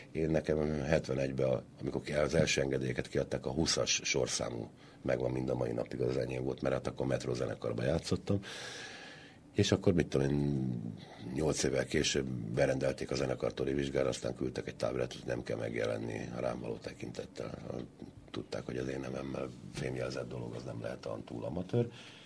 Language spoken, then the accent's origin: Hungarian; Budapest, Hungary; mindketten Kőbányáról származunk